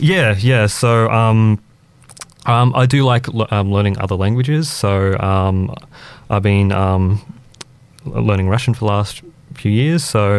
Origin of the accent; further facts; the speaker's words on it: Wauchope, New South Wales, Australia; I grew up in Wauchope. So my family background comes from Rowlands Plains, and on my mum's side from North Shore, both farming families.